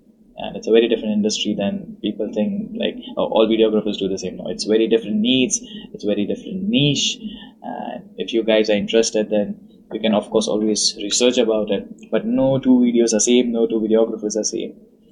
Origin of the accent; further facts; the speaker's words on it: India; well, I'm from India.